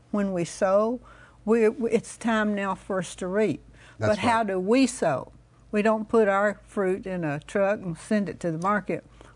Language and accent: English; Arkansas, United States; I was raised in Southwest Arkansas. My granddaddy had peach orchards.